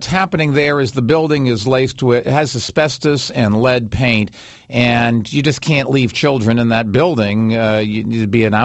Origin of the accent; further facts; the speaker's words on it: Boston, Massachusetts, United States; Larry, I grew up in Boston where, believe this or not, people...